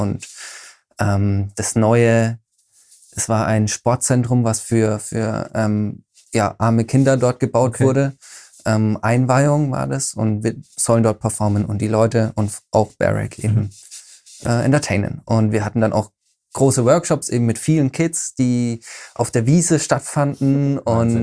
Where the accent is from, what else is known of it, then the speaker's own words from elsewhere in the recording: Bavaria, Germany; Komm, wir machen eine Show, wir kommen aus Bayern, komm, wir machen eine Show in Lederhosen.